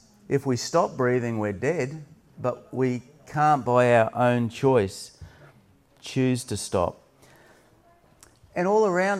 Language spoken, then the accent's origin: English; Wellington, New Zealand; grew up in arguably the windiest capital city in the world, at least that's what my father taught me as a little boy growing up in Wellington in New Zealand